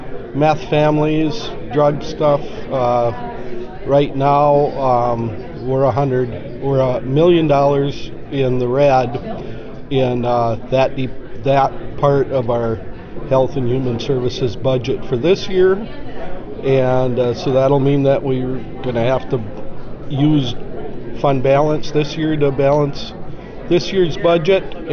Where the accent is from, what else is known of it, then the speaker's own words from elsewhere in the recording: Wisconsin, United States; from Dunn County, Wisconsin.